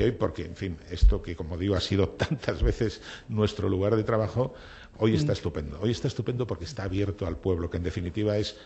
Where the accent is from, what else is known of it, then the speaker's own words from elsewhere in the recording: Santander, Cantabria, Spain; como dicen en mi pueblo, en Santander